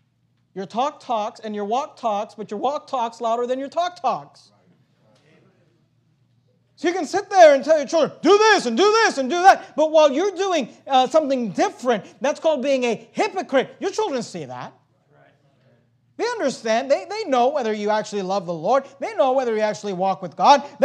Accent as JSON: {"language": "English", "region": "California", "country": "United States", "tie": "born or raised there"}